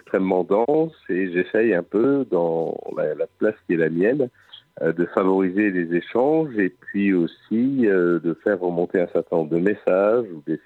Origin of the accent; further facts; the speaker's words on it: Dudelange, Esch-sur-Alzette, Luxembourg; born there; Oui, moi je suis né à Dudelan. Ma famille est originaire du sud du Luxembourg, c'est-à-dire la partie sidérurgique du Luxembourg. Oui. Et donc, je suis là-bas. Ma mère était d'Assurazette. Mon père était français, mais sa mère, à lui, était aussi d'Assurazette. Donc, parlait luxembourgeois à la maison.